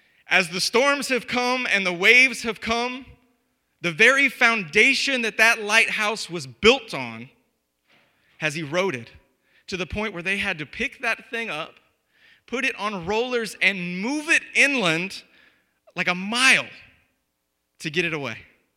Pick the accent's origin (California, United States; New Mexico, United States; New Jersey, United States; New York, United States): California, United States; San Diego; The one on the left is one that I grew up around in Southern California, and it's at Point Loma.